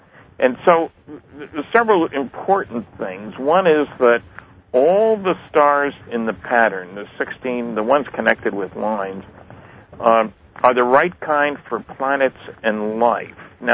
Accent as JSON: {"language": "English", "region": "New Jersey", "country": "United States", "tie": "born or raised there", "said": "We grew up in adjacent towns in New Jersey, Rahway versus Linden, and I was born in July of 34."}